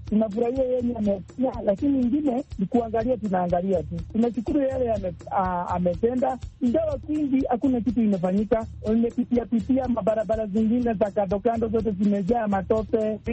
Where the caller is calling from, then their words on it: Kitale, Trans-Nzoia County, Kenya; natoka Kitale, Moise Bridge.